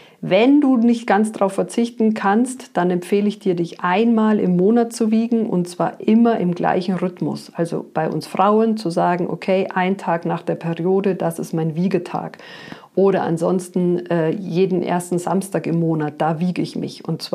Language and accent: German; Munich, Bavaria, Germany; als Münchner Kind